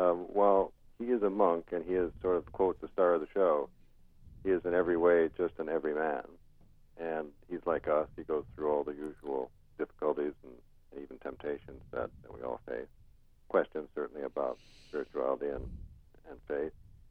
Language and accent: English; Iowa, United States; I'm living now outside the country quite a bit of the time, but I grew up in Iowa, and I went to University of Notre Dame